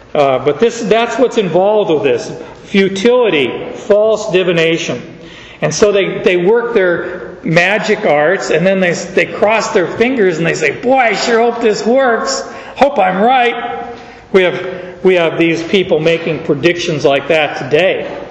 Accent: Southwest, United States; I grew up in the Southwest, and at night you'd hear the coyotes everywhere

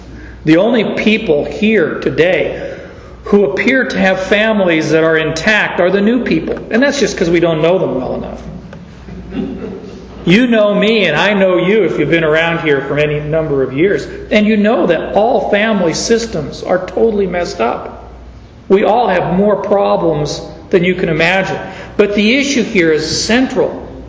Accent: Phoenix, Arizona, United States; You know, I'm from Phoenix.

